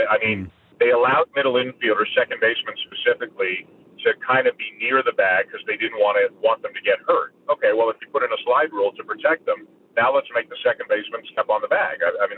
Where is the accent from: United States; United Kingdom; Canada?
Canada; Toronto, Ontario; I don't know about you in Calgary, but me growing up in Toronto, that ain't what I'm looking for.